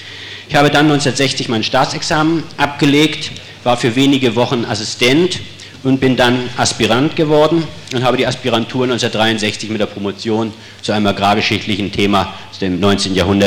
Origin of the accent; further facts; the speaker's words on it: Bad Doberan, Mecklenburg-Vorpommern, Germany; Bin dann bei meiner Mutter aufgewachsen, zusammen mit meinen Geschwistern, meine Kindheit und Jugend in Bad Doberan verlebt